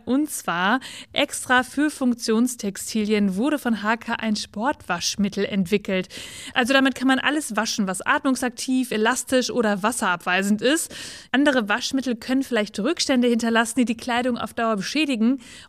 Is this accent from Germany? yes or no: yes; Bielefeld, North Rhine-Westphalia, Germany; Universität Bielefeld, meiner Heimatstadt